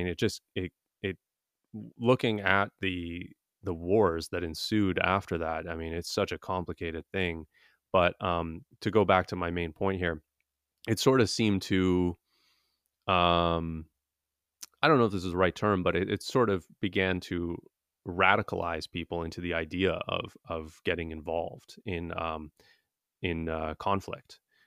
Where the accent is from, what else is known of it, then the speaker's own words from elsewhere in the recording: Canada; So I feel like, you know, I'm Canadian.